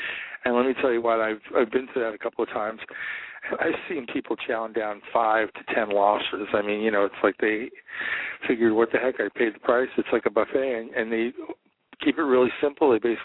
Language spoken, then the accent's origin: English; East Coast, United States; growing up on the East Coast, it was something that was kind of available all the time